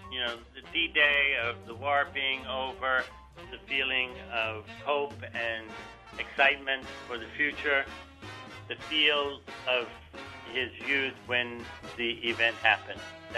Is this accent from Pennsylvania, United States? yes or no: no; Texas, United States; I grew up in Texas. I had my dance training in a small town in Texas, so I know New Orleans fairly well.